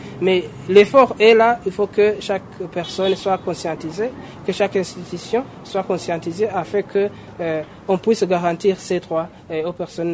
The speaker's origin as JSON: {"language": "French", "country": "Burundi", "said": "Mais je sais, en tant que Burundais, il y a vraiment encore des lacunes."}